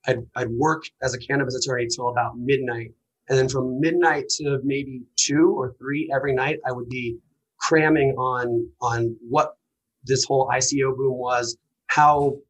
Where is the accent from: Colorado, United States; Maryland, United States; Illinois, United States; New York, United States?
Colorado, United States; Aspen; so I grew up in Aspen, Colorado, and basically always wanted to be a lawyer